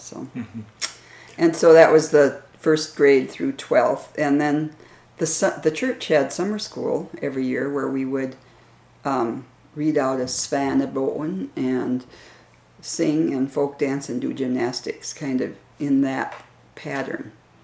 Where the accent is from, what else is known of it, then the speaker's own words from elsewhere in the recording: Tyler, Minnesota, United States; I was born here in Tyler in 1942. And 2 years after I was born, my family moved right up here across the street from the church.